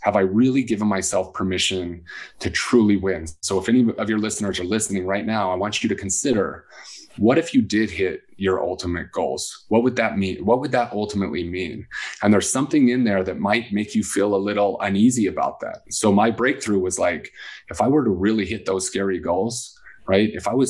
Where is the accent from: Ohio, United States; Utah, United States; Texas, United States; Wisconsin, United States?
Utah, United States; Salt Lake City; When I was growing up in Salt Lake City, my kids were playing Nintendo when it was snowing.